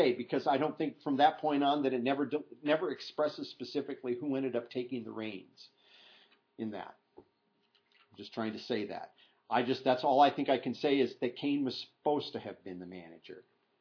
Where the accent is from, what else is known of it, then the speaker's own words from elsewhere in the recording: Iowa, United States; I grew up in Iowa. You'd go up to places out there that they called mountains, which are, they're smaller than going up the hill over here to the school from where I was.